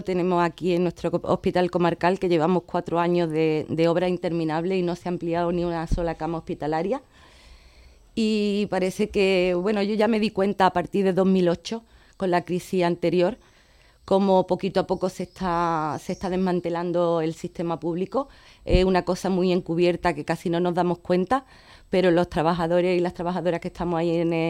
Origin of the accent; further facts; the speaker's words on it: Vélez-Málaga, Andalusia, Spain; Yo soy de aquí, de Vélez, Málaga. Me he criado aquí en el barrio del Real Bajo. Ahora actualmente vivo entre Triana y Trapiche, en el campo. Pero me he criado aquí en el Real Bajo, donde es un barrio que tengo bastante recuerdo.